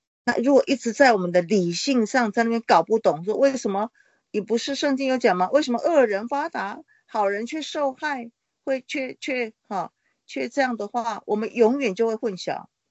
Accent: Taiwan; 所以我身为一个台湾人，马上就想到我自己的地方很多问题

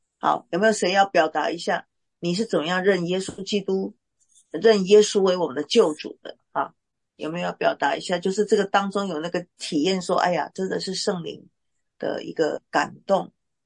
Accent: Xiamen, Fujian, China; 厦门就是我的家乡啊。

